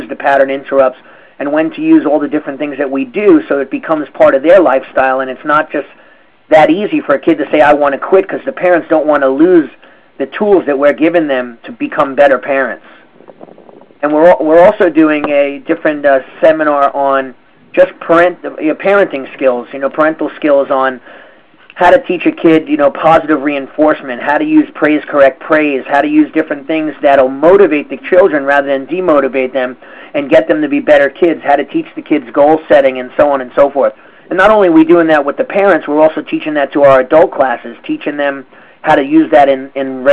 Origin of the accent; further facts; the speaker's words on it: New York, United States; I'm from Long Island, New York. I own Long Island Ninjutsu Centers.